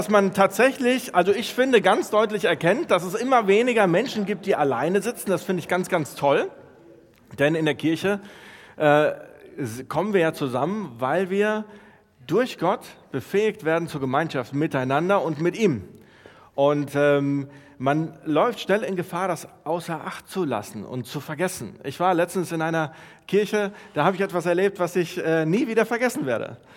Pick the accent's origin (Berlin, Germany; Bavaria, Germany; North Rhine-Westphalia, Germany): North Rhine-Westphalia, Germany; Neuss; Ich komme aus Neuss, der ältesten Stadt Deutschlands.